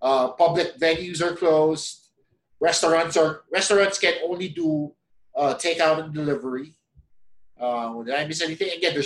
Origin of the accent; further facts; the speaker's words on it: Philippines; We're essentially Filipino guinea pigs.